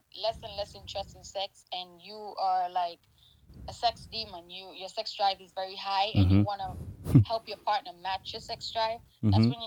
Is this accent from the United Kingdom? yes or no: no; St. Kitts & Nevis; I'm from the Caribbean island, the lovely Caribbean island of St. Kitts and Nevis.